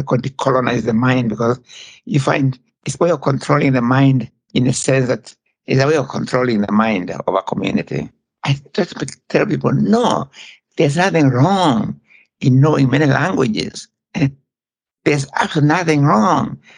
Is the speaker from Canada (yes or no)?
no; Kenya; moved away as an adult; I came from Kenya, when I went to Leeds